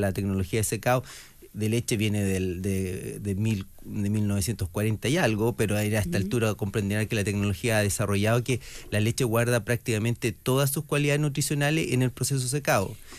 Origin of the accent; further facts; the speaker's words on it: southern Chile, Chile; nuestro sistema productivo en el sur, de donde vengo, depende mucho de las praderas, del pasto